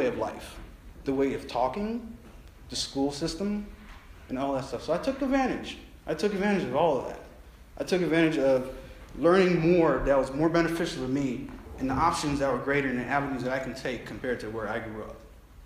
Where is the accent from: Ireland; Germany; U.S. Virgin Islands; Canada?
U.S. Virgin Islands; St. Croix; moved away; So I come from St. Croix, a place called Santa Cruz, right next to Puerto Rico.